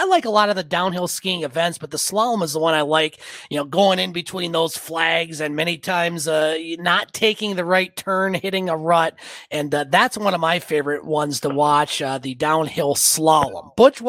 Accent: United States; So certainly a vested interest, not just as an American, but as a hockey fan.

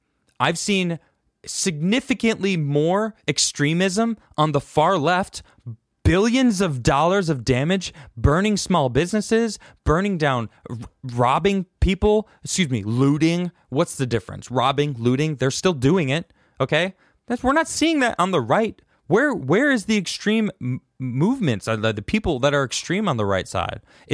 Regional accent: United States; I'm allowed to question because I'm an American citizen, all right?

